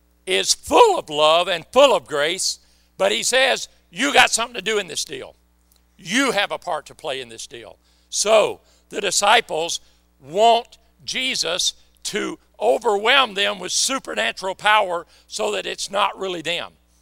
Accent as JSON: {"language": "English", "region": "Mississippi", "country": "United States", "said": "So if y'all think I'm from Mississippi and therefore I hate black people, please be wrong on that."}